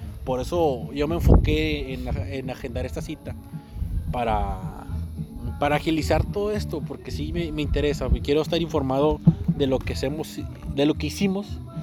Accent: Nuevo León, Mexico; Y porque somos unos todólogos regios.

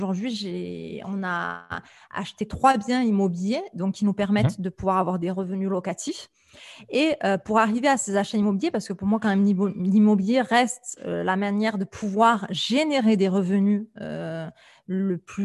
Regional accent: France; je pense que c'est notre mentalité en tant que Français avant tout.

